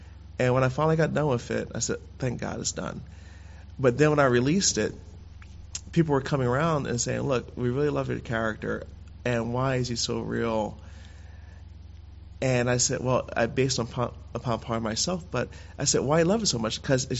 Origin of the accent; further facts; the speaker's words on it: Trenton, New Jersey, United States; I was born and raised in Trenton. I went to mainly public schools.